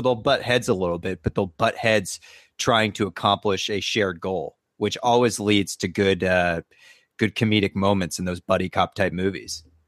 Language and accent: English; Indiana, United States; Look, I'm from Indiana. I don't know how to pronounce things very well.